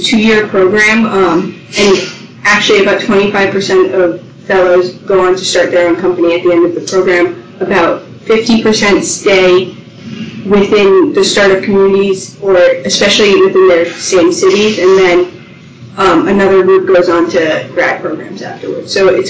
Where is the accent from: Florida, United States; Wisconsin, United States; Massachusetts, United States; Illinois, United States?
Massachusetts, United States; Newton; I'm from Newton, Massachusetts, and I went to Cornell University